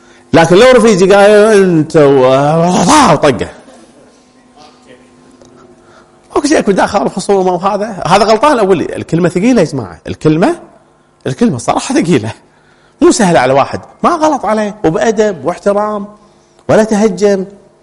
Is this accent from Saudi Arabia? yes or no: no; Kuwait; احنا عندنا بالكويت نقول الزين غالي صح؟